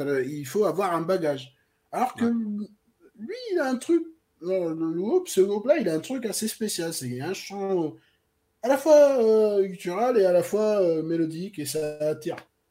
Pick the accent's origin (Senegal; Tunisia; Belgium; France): Tunisia; Il dit oui, mais je suis pas tunisien, je suis tunisien du bled